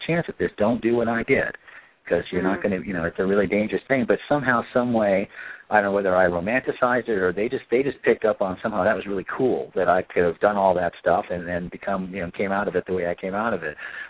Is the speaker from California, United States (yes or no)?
yes; Los Angeles, California, United States; growing up in Los Angeles at that time, so that part's complicated.